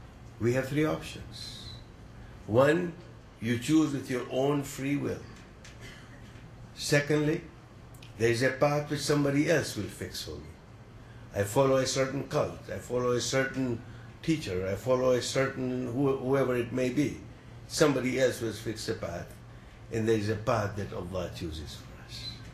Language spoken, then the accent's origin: English; Texas, United States; I come from Texas, it's all green, it's not as green here.